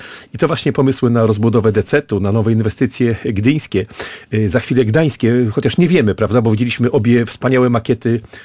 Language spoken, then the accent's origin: Polish; Gdynia, Pomeranian Voivodeship, Poland; Ja jako gdynianin zawsze oczywiście się śmiejemy z tego tematu